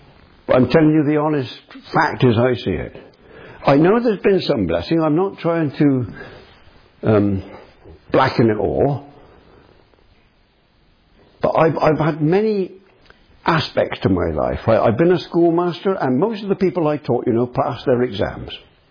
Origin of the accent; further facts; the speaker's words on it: Bristol, South West England, United Kingdom; Where I was born, just outside Bristol, well, I was born in Bristol, but where I lived as a boy, just outside Bristol